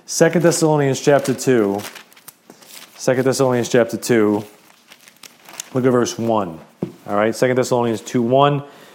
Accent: United States; I know as an American who, cares about the country, maybe dedicated time to the country

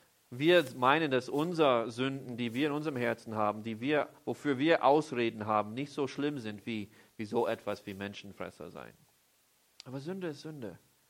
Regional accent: Vienna, Austria; Ich bin Wiener, ich will es einfach gemütlich haben

